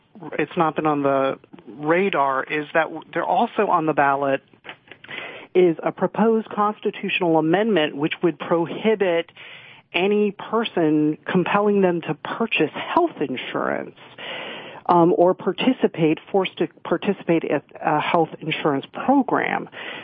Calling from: Columbus, Ohio, United States; Columbus, Ohio, actually.

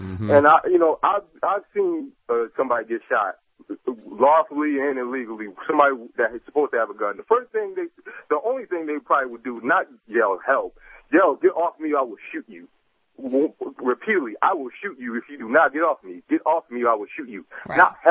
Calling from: Chicago, Illinois, United States; Yes, I'm calling from Chicago, the scariest place on earth to everybody.

